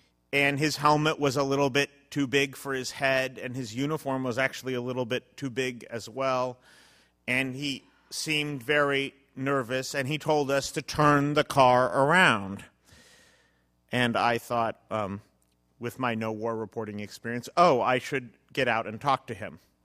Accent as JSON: {"language": "English", "town": "San Francisco", "region": "California", "country": "United States", "said": "I'm from San Francisco"}